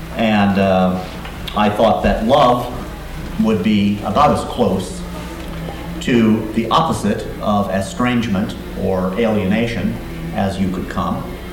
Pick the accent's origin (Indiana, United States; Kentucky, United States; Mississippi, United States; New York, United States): Indiana, United States; Valparaiso; and I'm from Valparaiso, Indiana. And I teach at Valparaiso University in Valparaiso, Indiana